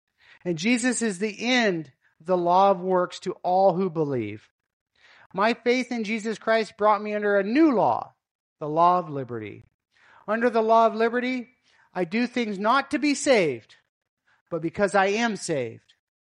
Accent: United States; as I've been in Asia for a while, you know, I come from American

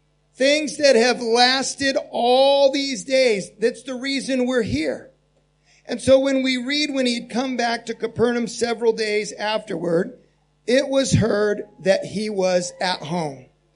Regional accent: Harrisonburg, Virginia, United States; As Christian said, I'm from Harrisonburg, Virginia, 11-hour time difference.

